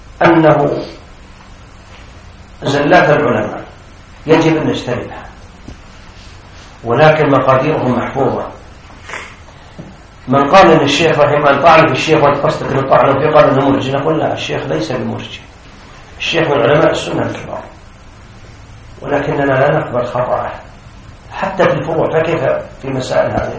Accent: Saudi Arabia; لكن بعد تلميذه جاءوا عندنا في السعودية

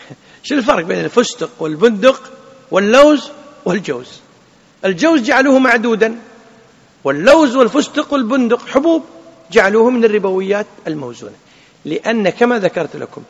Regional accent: Kuwait; وإلى اليوم عندنا في الكويت يكتبون على

